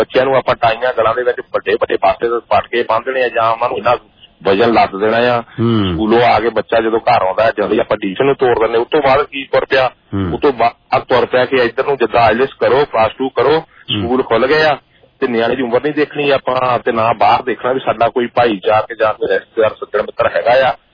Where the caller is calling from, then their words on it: Italy; ਹਾਂਜੀ ਭਾਜੀ ਮੈਂ ਇਟਲੀ ਤੋਂ ਬੋਲਦਾ